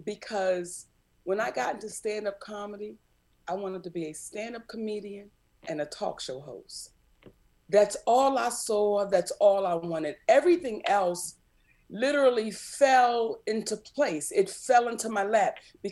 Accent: Baltimore, Maryland, United States; I'm from Baltimore, Maryland. And they say Upper Maryland like D.C., Baltimore.

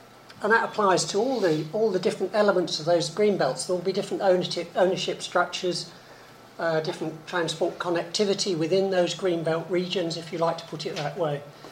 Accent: East of England, United Kingdom; I mean, I'm from Suffolk and my relatives are just as passionate about the edge of Bury St Edmunds or the edge of Ipswich

